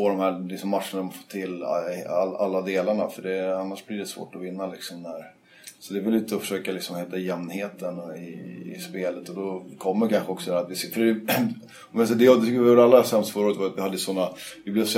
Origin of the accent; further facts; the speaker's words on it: Stockholm, Stockholm County, Sweden; jag då som stockholmare